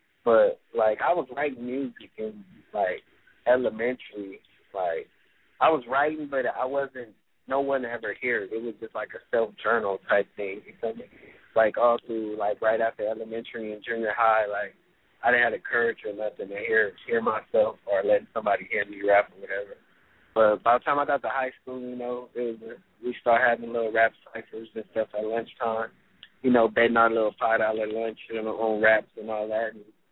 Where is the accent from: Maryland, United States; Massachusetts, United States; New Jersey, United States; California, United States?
California, United States; Compton; Growing up in Compton, it's hard to grow old, you know.